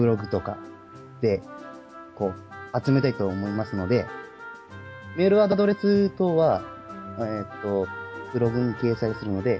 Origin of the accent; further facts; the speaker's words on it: Yamagata, Japan; まあ自分は出身山形なんですけど